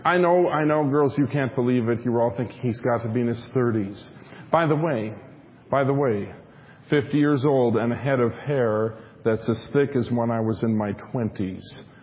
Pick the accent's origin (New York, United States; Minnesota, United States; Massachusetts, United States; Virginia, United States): Minnesota, United States; You're from Indiana. I'm from Minnesota.